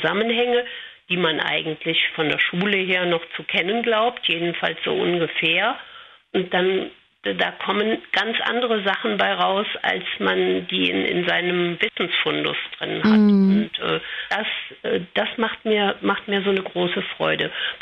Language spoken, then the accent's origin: German; Cologne, North Rhine-Westphalia, Germany; born there; Meine eigenen Wurzeln liegen im Rheinland. Ich bin in Köln geboren.